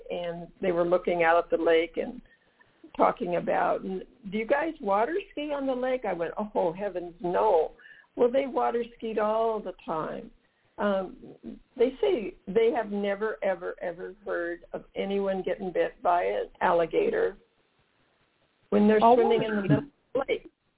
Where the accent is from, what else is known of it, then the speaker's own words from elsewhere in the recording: San Diego, California, United States; also born or lived in Minnesota; now in Florida, United States; No, I'm a Southern California girl, born and raised in San Diego. And in my late 20s, we moved to Minnesota.